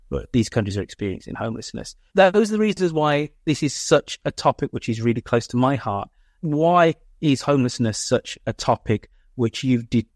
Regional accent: United Kingdom; As beautiful as California and the Bay Area is, as a Brit going there for the first time in 2014, I was shocked and appalled.

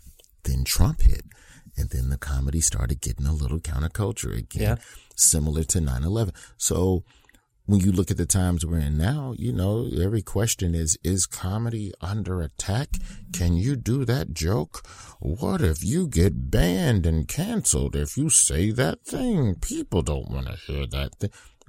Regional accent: United States; Like, you know, I'm an American comedian. I'm here to talk about what's happening around the corner.

